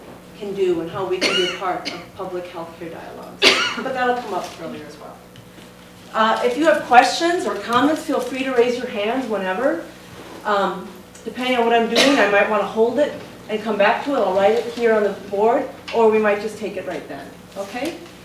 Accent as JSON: {"language": "English", "region": "Midwest", "country": "United States", "tie": "born or raised there", "said": "Also, I'm a white person, I'm Lutheran, growing up in the Midwest, and I really think that we haven't fully addressed racism."}